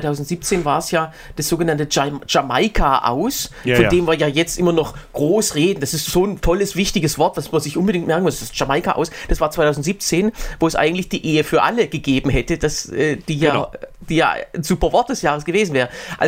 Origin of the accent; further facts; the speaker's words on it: Berlin, Germany; Aber in Berlin, ich bin ja Berliner